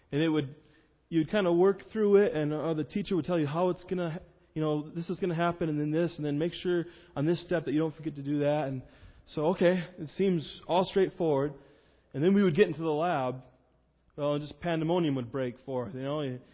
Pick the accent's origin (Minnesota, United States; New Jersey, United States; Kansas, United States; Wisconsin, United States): Minnesota, United States; And I grew up in Minnesota, going to this church.